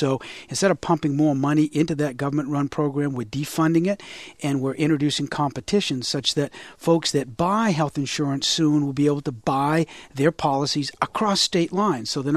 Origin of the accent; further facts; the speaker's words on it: Waterville, Maine, United States; I spent four generations in Maine. I am the fourth generation. When I was a kid, Keith, growing up in Waterville, if you fell in the Kennebec River, you needed a tetanus shot.